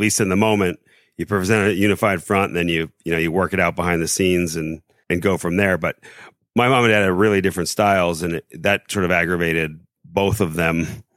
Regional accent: Indianapolis, Indiana, United States; So I'm from Indianapolis originally.

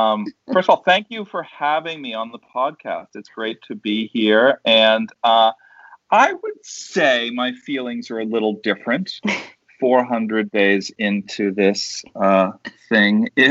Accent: Boston, Massachusetts, United States; I'm from the Boston area. I have no idea why I said Boston area. I'm from Boston.

